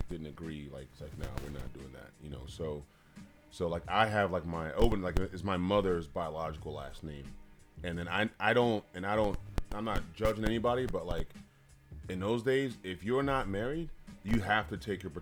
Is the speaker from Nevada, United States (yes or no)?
no; Washington, District of Columbia, United States; also born or lived in Cameroon; born in Africa, grew up in D.C.